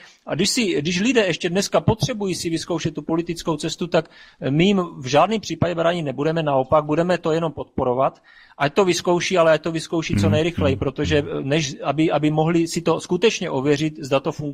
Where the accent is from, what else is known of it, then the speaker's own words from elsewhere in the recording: Brno, South Moravian Region, Czechia; tak, já jsem z Brna.